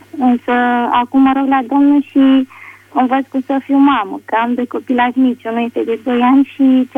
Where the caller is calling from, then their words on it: Ploiești, Prahova, Romania; și sunt din Ploiești. Am 23 de ani